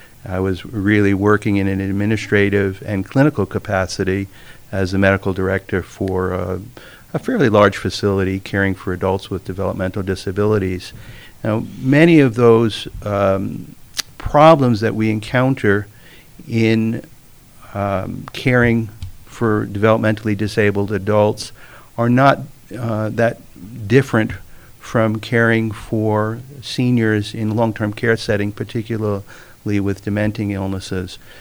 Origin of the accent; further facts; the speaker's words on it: New York, United States; accent: Brooklyn; also born or lived in New England; Yes, sometimes my Brooklyn accent comes out. Sometimes my New England accent comes out because I went to school in upstate New York.